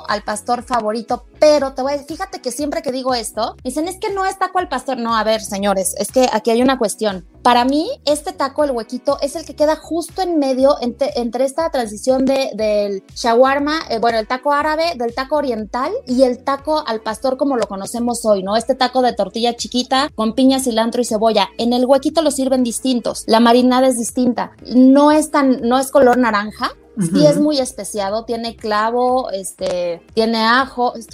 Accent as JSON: {"language": "Spanish", "region": "Mexico City", "country": "Mexico", "said": "sí soy tan chilanga que si yo salgo de Ciudad de México"}